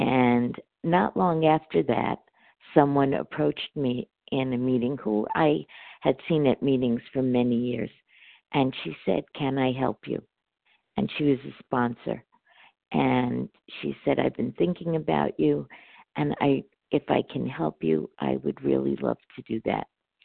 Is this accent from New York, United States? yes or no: yes; New York, United States; I'm from New York.